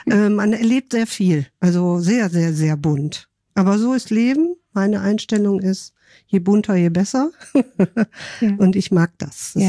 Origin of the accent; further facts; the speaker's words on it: Rhineland, Germany; now in Hamburg, Germany; Ich komme aus dem Rheinland und habe dann dort in Hamburg hier dann mit einem Mann gelebt